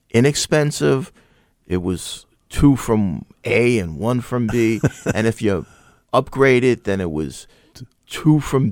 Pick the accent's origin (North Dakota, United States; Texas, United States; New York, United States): New York, United States; Briarwood; When I was growing up, I grew up in Briarwood, which is a part of Queens, sort of near Forest Hills and Kew Gardens.